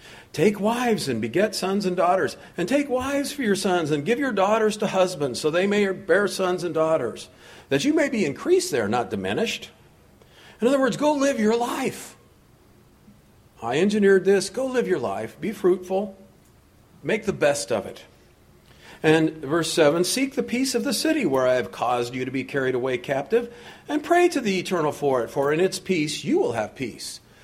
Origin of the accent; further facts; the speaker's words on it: California, United States; I loved growing up in California